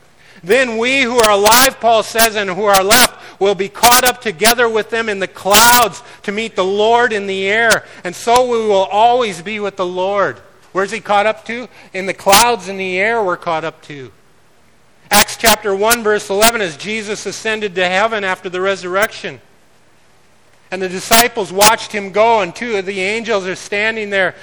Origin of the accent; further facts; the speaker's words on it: Pacific Northwest, United States; You betcha. I'm from the Northwest. You betcha.